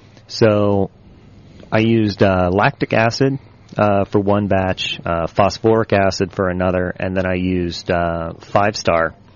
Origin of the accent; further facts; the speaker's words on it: Midwest, United States; You know, I'm from the Midwest, small towns, you know